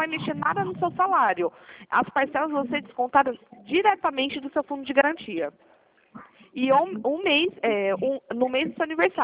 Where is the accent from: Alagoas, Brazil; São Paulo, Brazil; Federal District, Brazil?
São Paulo, Brazil; Piracicaba; Eu sou de Piracicaba, é um pouquinho longe.